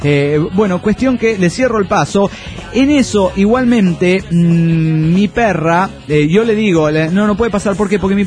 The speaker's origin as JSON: {"language": "Spanish", "country": "Mexico", "first_language": "Zapotec", "second_language": "Spanish", "said": "yo quiero hacer mi aporte en mi lengua madre, el zapoteco."}